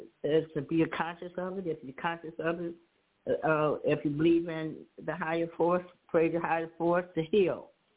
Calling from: Chicago, Illinois, United States; I'm calling from Chicago.

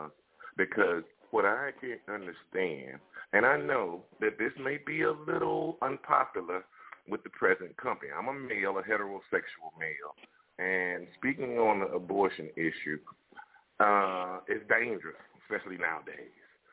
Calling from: Chicago, Illinois, United States; from the south side of Chicago.

